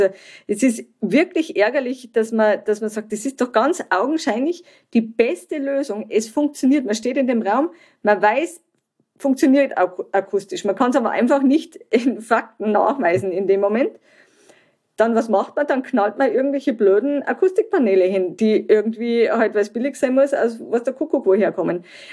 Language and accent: German; Germany